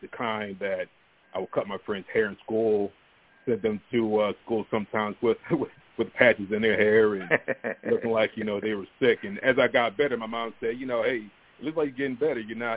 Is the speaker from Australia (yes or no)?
no; Pennsauken, New Jersey, United States; I grew up really in Pennsauken, New Jersey. That's where I started.